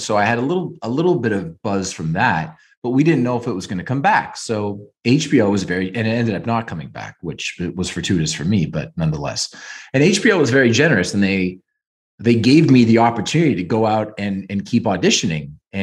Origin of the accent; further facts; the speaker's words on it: Toronto, Ontario, Canada; I'm from Toronto.